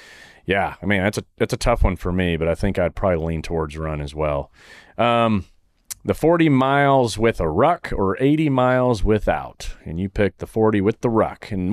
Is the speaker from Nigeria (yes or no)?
no; Saudi Arabia; I grew up in Saudi, so it was like one of the first movies I saw at a theater in Saudi Arabia